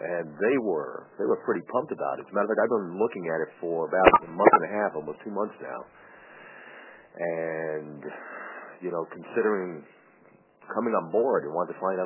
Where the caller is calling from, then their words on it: New York, United States; Upstate New York.